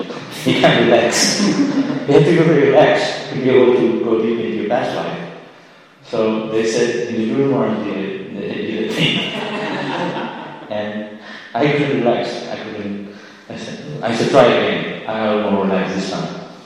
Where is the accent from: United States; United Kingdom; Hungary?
United States; Miami, Florida; born there; So, it's the same for me. I was born in Miami.